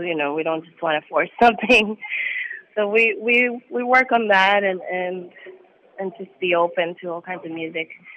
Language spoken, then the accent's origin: English; Puerto Rico; Yeah, so I grew up in Puerto Rico, and I grew up listening to all kinds of music